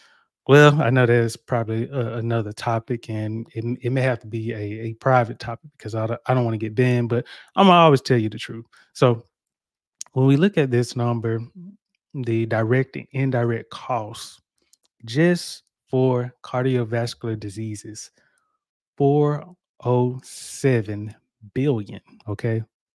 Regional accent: the South, United States; I grew up in the South.

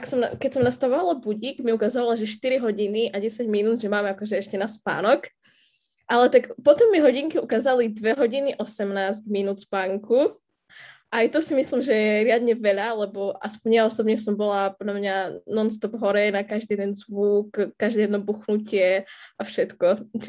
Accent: Vranov nad Topľou, Prešov Region, Slovakia; aj u nás doma vo Vranove

